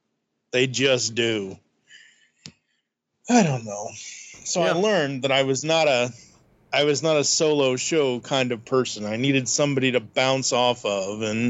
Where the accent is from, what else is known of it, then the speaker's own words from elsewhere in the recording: Boston, Massachusetts, United States; Growing up in Boston, Massachusetts, or just south of Boston, actually...